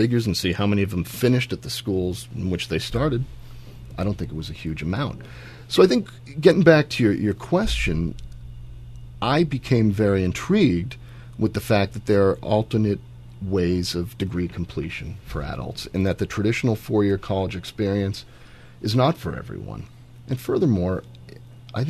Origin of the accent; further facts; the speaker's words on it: Fairfield, Connecticut, United States; growing up in Fairfield, it's not a whole lot different than where we are right now in Greenwich